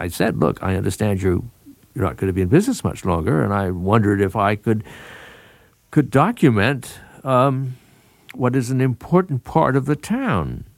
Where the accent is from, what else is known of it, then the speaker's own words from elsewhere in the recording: East Coast, United States; And I have spent my life being an East Coaster and growing up in the East, I felt I didn't know very much about this country.